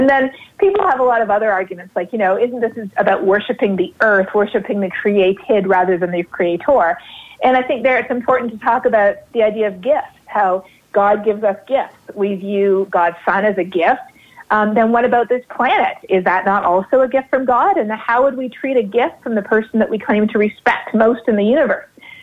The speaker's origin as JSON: {"language": "English", "country": "Canada", "tie": "born or raised there", "also_born_or_lived": "South America", "lives_now": "United States", "said": "I grew up in Canada and in South America, and outside the U.S., there is not nearly the same statistics as there are within the U.S."}